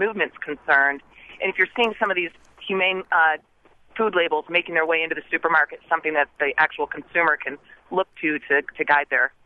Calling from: Columbus, Ohio, United States; And I'm calling from Columbus, and I'm not seeing much of this make its way into the supermarket.

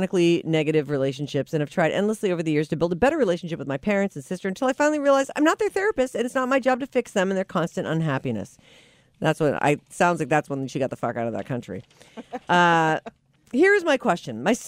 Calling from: Switzerland; English is a second language; moved away as an adult; I'm an immigrant from Switzerland, and I've been listening

